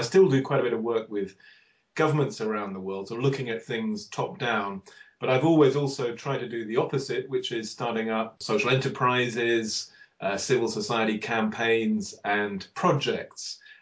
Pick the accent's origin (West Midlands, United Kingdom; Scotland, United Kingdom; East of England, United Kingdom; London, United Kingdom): London, United Kingdom; I was brought up in London